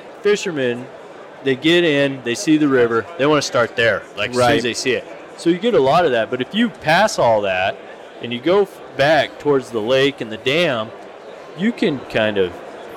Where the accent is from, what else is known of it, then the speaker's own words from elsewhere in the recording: Houston, Texas, United States; also born or lived in Colorado, United States; Well, I was born in Colorado. I grew up in Texas, though. Houston.